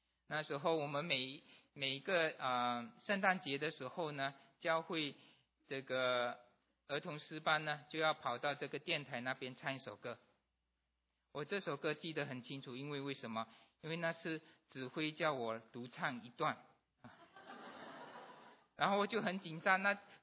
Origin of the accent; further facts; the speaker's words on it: Miri, Sarawak, Malaysia; 我小的时候马来西亚是在梅里长大的啊，梅里是一个小地方